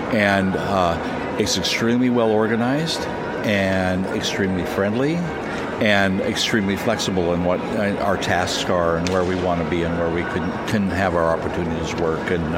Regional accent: Flagler Beach, Florida, United States; We're from Flagler Beach, Florida.

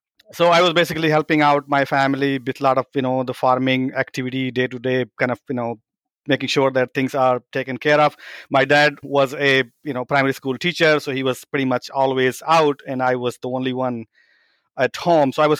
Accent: India; growing up in India, and many kids, you know, who grew up in India during my time in the 80s and 90s

